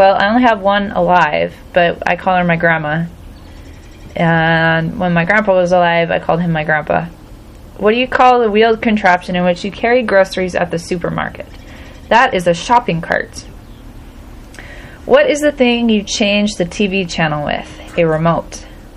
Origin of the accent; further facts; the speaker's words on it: Puget Island, Washington, United States; I'm from Puget Island, but I say Kathlamet, Washington, USA.